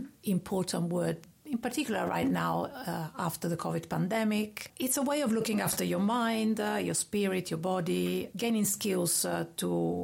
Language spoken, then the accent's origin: English; Rome, Lazio, Italy; English is a second language; moved away as an adult; now in Southend, United Kingdom; a 51 years old woman living in Southend. I have been here since 1998. But originally come from Italy, from Rome. I was raised and raised in Rome, studied there.